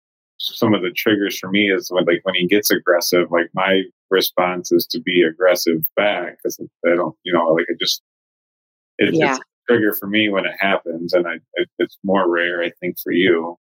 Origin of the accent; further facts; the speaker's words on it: South Lyon, Michigan, United States; We're from South Lyon, Michigan.